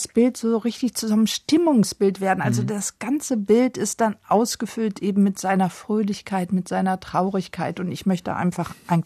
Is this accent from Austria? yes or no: no; Rhineland, Germany; also ich komme ja aus dem Rheinland, ne?